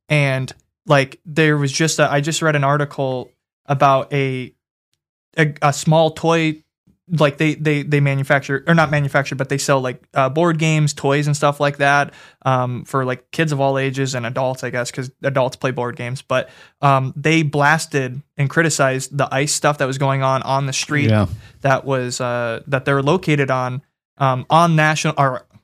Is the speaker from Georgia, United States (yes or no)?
no; Minnesota, United States; I mean, I'm not from Minneapolis, but being from Minnesota